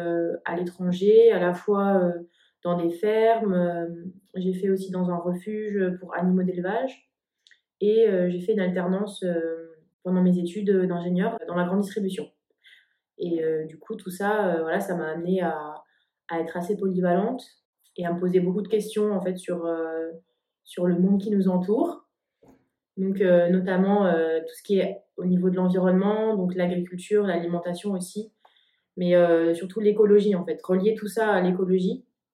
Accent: Paris, Île-de-France, France; j'ai 26 ans, je suis parisienne

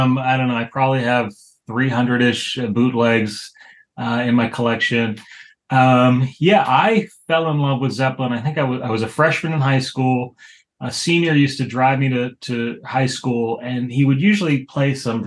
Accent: Boston, Massachusetts, United States; And then, yeah, growing up in Boston, I remember I would go down to Harvard Square and there was a record shop there.

